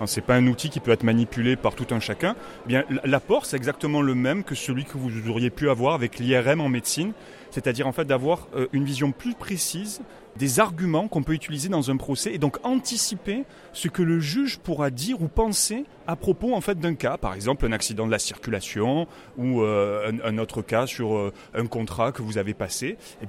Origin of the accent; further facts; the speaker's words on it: Marseille, Provence-Alpes-Côte d'Azur, France; Moi je suis un enfant du pays. Je suis né de parents marseillais, grands-parents marseillais qui parlaient le marseillais. Voilà, on m'a souvent dit en fait que j'avais, quand je montais dans les hautes instances parisiennes, que j'avais un accent.